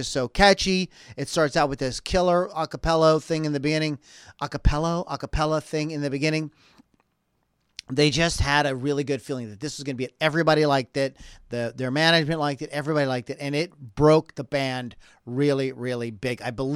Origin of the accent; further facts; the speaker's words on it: Pittsburgh, Pennsylvania, United States; They are a favorite band, by the way, from my hometown, Pittsburgh.